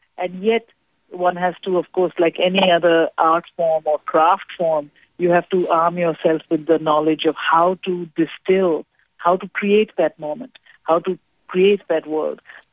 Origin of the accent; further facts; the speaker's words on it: Kolkata, West Bengal, India; moved away as an adult; now in United States; I grew up near Calcutta and in Calcutta for 12 years of my childhood, and then, like the couple in The Namesake, came on to study in Cambridge, Massachusetts, in 1976.